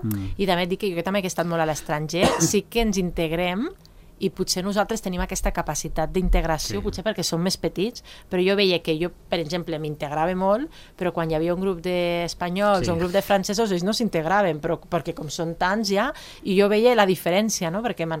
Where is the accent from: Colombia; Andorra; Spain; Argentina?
Andorra; sinó com a andorrans, doncs també fer veure quina és la nostra realitat i què és el que hi ha realment aquí